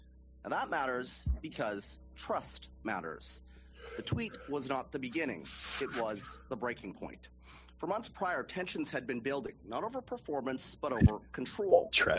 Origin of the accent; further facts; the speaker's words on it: Alberta, Canada; As a kid growing up in Alberta, I wasn't like most of my friends.